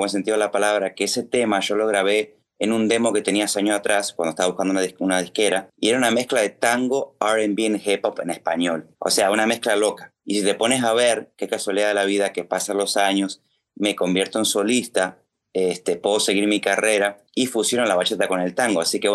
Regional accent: Uruguay; sigue siendo mi segunda casa, porque sigo siendo uruguayo de corazón

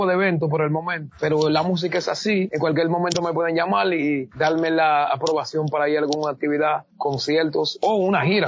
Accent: Dominican Republic; Y me da un poco más de orgullo saber que yo soy el primer dominicano ser entrevistado por usted.

